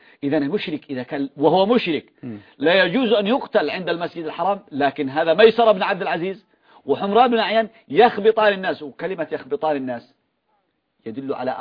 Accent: Yemen; كما يقول عندنا في اليمن

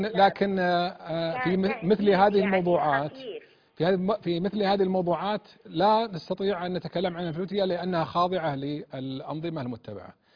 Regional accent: Saudi Arabia; عندنا في المملكة العربية السعودية

